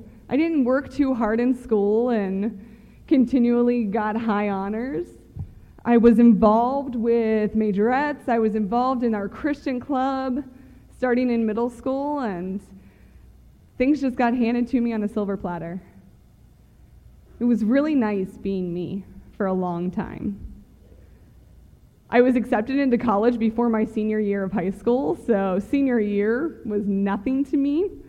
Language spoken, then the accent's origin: English; Pittsburgh, Pennsylvania, United States; I grew up in the Pittsburgh area, and so this is just awesome for me.